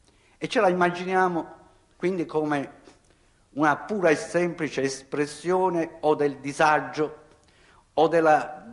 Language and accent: Italian; Sicily, Italy; da siciliano che ama profondamente la Sicilia